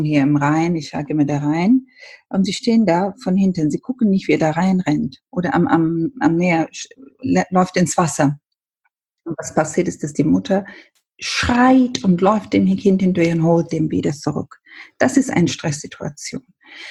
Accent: Ethiopia; first language Amharic; German is a second language; now in Germany; Ich bin ja ursprünglich, komme ich aus Äthiopien. Mein Vater ist Inder, deshalb meine Mutter Äthiopien. Wir sind als Kinder englischsprachig aufgewachsen. Amharisch, die äthiopische Sprache, Englisch und deshalb denke ich ja oft in Englisch.

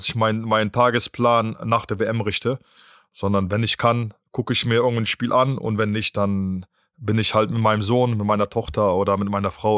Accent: Germany; also born or lived in Poland; Ich bin in Deutschland groß geworden, ist vielleicht zu viel gesagt. Ich bin ja in Polen, habe ich die ersten Schritte gemacht

